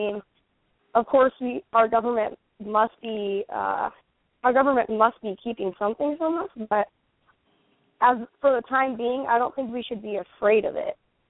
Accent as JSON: {"language": "English", "town": "Orangevale", "region": "California", "country": "United States", "said": "I'm from Orangeville, California."}